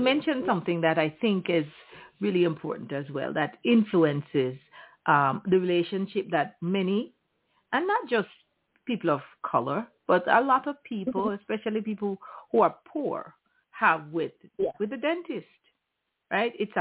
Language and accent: English; Jamaica; I grew up in Jamaica.